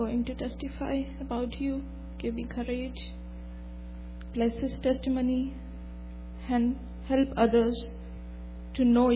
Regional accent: India; born or raised there

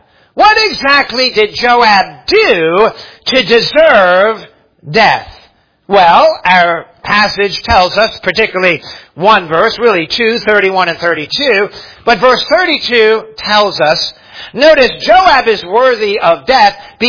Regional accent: Aston, Pennsylvania, United States; I remember when I lived in, growing up in Aston, Pennsylvania

